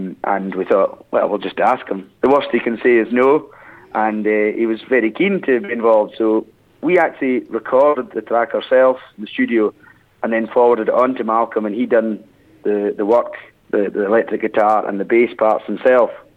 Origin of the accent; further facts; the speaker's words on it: Tiree, Scotland, United Kingdom; now in Glasgow, United Kingdom; obviously I was brought up in Tyree, but I moved to Glasgow about 6 years ago